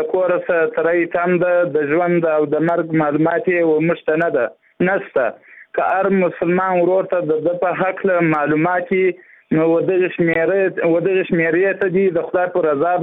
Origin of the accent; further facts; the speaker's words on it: Zabul, Afghanistan; د زابل ولایت اوسېدونکی یم.